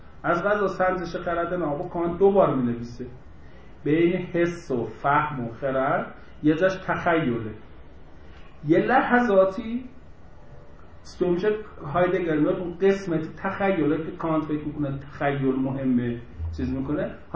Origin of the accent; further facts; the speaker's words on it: Isfahan, Iran; میگم تو تبریزی من اصفهانیم